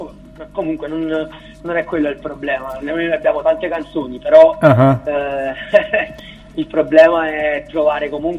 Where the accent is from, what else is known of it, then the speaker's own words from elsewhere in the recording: Naples, Campania, Italy; Abbiamo suonato un po' in giro, specialmente a Napoli, io sono di Napoli